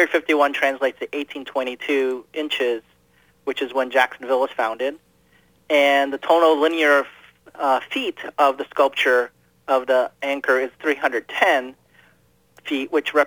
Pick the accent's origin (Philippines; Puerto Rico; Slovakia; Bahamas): Philippines; My largest sculpture is in my homeland right now in the Philippines. I'm Filipino.